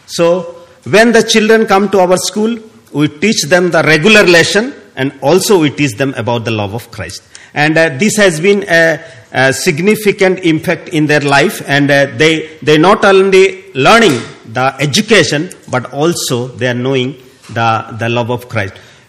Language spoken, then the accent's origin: English; Odisha, India; Actually, I'm from the southeastern state of Orissa, and I born and brought up in Orissa, and I have blessed with my wife and two daughters, 14 and 11, and currently we are working in Orissa and Andhra Pradesh